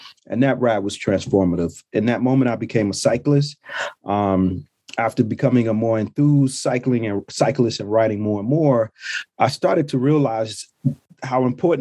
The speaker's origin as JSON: {"language": "English", "town": "Chicago", "region": "Illinois", "country": "United States", "tie": "born or raised there", "said": "Born and raised in Chicago, native Southsider, and grew up like a lot of young people, somewhat rumble tumble. Spent most of my formative years in the Chatham neighborhood and some years in the South Shore neighborhood."}